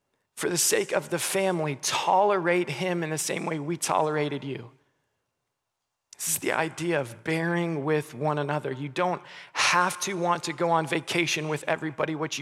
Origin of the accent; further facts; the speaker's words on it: Goshen, Indiana, United States; born there; I was born in Goshen, Indiana.